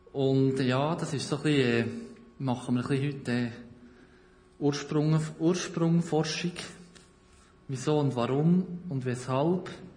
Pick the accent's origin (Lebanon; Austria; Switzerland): Switzerland; Brienz, Bern; also born or lived in Biel; Also, ich habe so ein richtiges Kuderwelsch. Ich bin in Brienz aufgewachsen, das ist im Berner Oberland. Und ja, das ist so ein bisschen, vielleicht noch 60% ist übrig geblieben von dem. Ich bin eine Zeit lang in Biel gewohnt. 6 Jahre lang